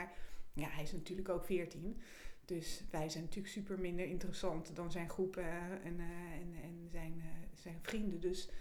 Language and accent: Dutch; France; Ik kom uit Frankrijk.